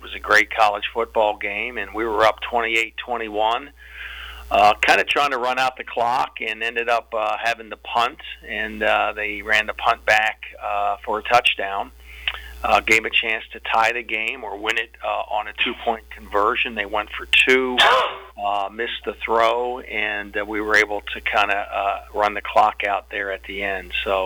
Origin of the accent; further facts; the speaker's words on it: Pittsburgh, Pennsylvania, United States; I grew up in Pittsburgh.